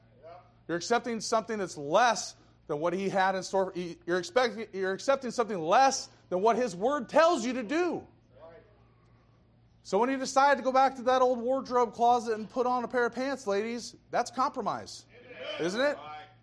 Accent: Portland, United States; But most of my families are liberals, so I'm from Portland, and so Portland turns out a lot of liberals.

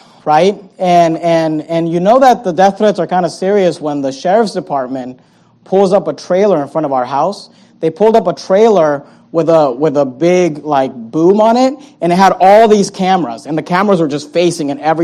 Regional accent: California, United States; And the funny thing is that we grew up in California this whole time.

